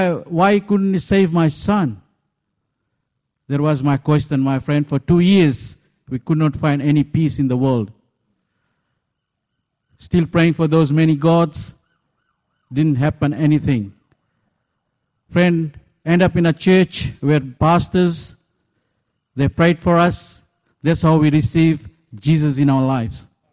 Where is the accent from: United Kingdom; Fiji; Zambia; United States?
Fiji; moved away as an adult; Originally, I was born in Fiji. And I'm as Fijian Indian.